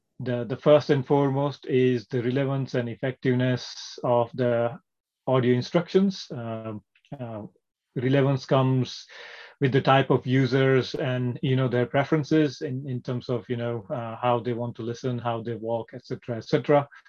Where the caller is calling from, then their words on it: United Kingdom; I'm dialing in from the United Kingdom, and I can take you through presentation slides